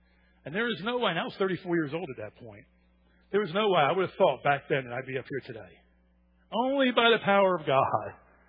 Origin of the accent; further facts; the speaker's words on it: New Jersey, United States; 8 years in the Marine Corps, I'm from New Jersey, and I'm Italian.